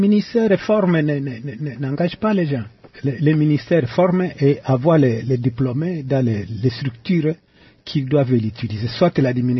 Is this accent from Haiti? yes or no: no; Lubero, North Kivu, DR Congo; Oui, on a grandi là-bas parce qu'à l'époque, on ne circulait pas beaucoup. On restait dans les sphères de ce territoire jusqu'à 1959.